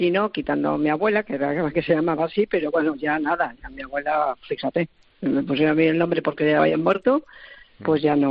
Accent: Zaragoza, Aragon, Spain; born there; now in Santander, Spain; Soy nacida en Zaragoza, pero vivo en Cantabria, Santander.

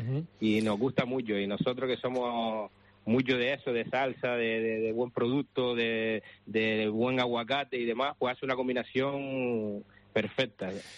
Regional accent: Canary Islands, Spain; como chef o como cocinero canario que soy

